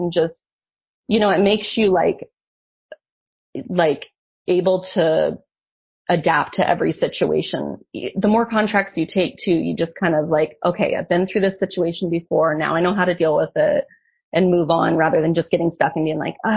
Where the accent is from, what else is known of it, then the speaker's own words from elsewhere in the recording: Craig, Colorado, United States; I took an assignment actually in the town I grew up in Craig. And I was staffed there for a year.